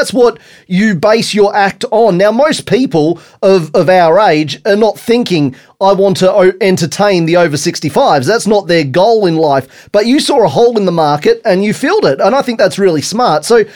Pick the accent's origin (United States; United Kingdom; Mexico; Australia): Australia; Queensland; I grew up in Queensland.